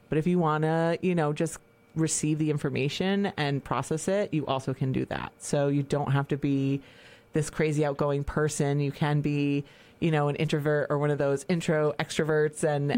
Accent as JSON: {"language": "English", "town": "New Lebanon", "region": "New York", "country": "United States", "tie": "born or raised there", "said": "growing up in New Lebanon. Like, I'm a farm girl at heart."}